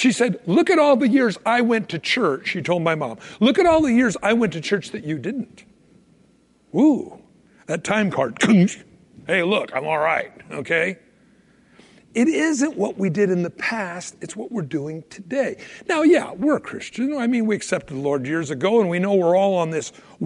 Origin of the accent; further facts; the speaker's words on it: United States; born there; But because I was born in America, my money says in God we trust, I was baptized as a baby, I was christened when I was 8 years old